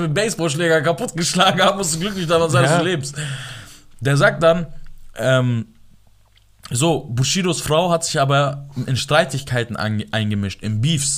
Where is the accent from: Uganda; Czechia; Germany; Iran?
Iran; Ich als Iraner hab mich fremd geschämt.